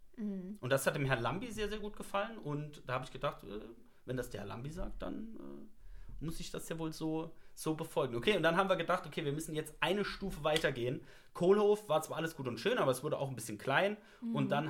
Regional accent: Saarland, Germany; Weil es ist Hannover, wir kommen aus dem Saarland. Das ist ja wirklich die ganz andere Ecke.

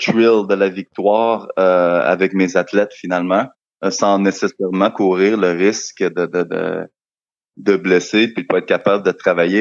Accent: Rivière-du-Loup, Quebec, Canada; now in Montreal, Canada; Je suis arrivé à Montréal, je suis parti de Rivière-du-Loup directement sur le plateau Mont-Royal.

